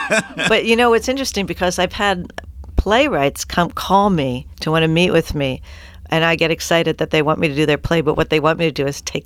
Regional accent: Wilmington, Delaware, United States; I mean, you're from Philadelphia, and I'm from Wilmington, Delaware, so I'm 20 minutes away.

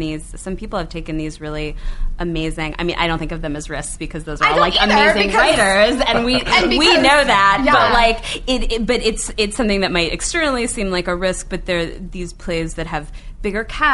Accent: Cleveland, Ohio, United States; It is about Cleveland, Ohio, my hometown, and a unknown, died too young beat poet from Cleveland named D.A. Levy

